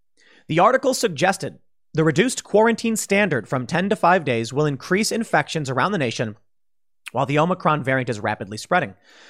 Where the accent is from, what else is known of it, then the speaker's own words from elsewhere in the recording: Chicago, Illinois, United States; All I knew is Bush was bad growing up in Chicago.